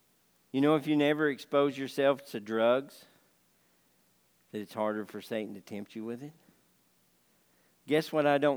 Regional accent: Arkansas, United States; I'm from Arkansas and I get it.

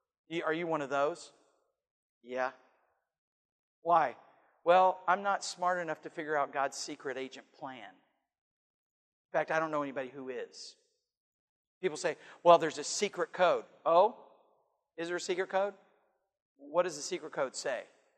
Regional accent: United States; born there; So thankful I was born in America.

